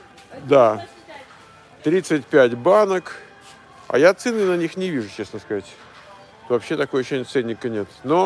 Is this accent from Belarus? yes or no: no; Tula, Tula Oblast, Russia; Я из Тулы.